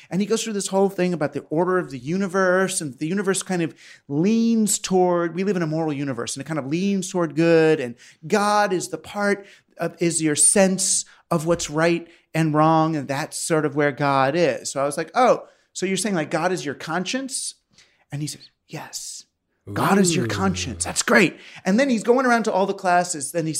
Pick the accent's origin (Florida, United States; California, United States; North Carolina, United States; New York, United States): New York, United States; Queens; also born or lived in Larchmont, United States / Scarsdale, United States; Me, Queens, Larchmont, you know, Scarsdale at the end, as my dad got better jobs.